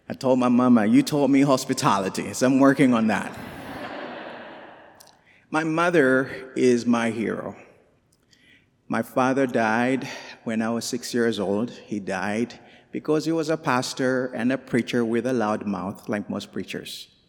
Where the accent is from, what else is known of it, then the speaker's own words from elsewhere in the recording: Uganda; born there; I was born in Uganda